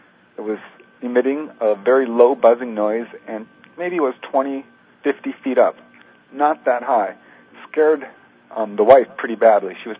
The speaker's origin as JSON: {"language": "English", "town": "Topanga", "region": "California", "country": "United States", "tie": "born or raised there", "said": "I grew up in Topanga. I've lived there for about 20 years before I moved out."}